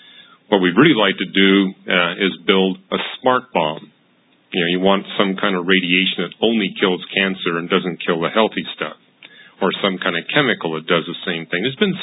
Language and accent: English; Canada; Well, I'm from Canada.